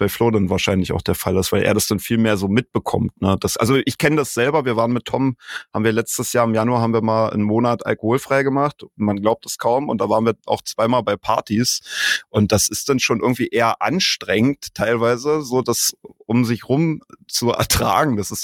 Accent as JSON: {"language": "German", "town": "Forst", "region": "Brandenburg", "country": "Germany", "said": "Ich komme ja eigentlich aus Forst, also Tom auch."}